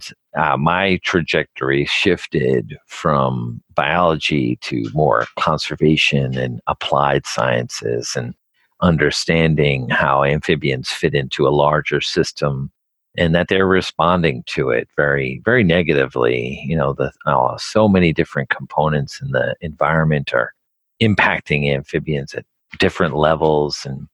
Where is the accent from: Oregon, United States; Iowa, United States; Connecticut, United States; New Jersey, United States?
New Jersey, United States; I grew up in New Jersey and I didn't really see any nature.